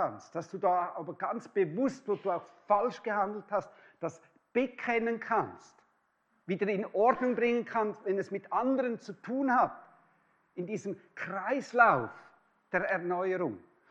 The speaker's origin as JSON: {"language": "German", "country": "Switzerland", "said": "als Schweizer habe ich das bewusst lernen müssen. Und wir Schweizer haben nicht so viel Ehrfurcht vor der Obrigkeit"}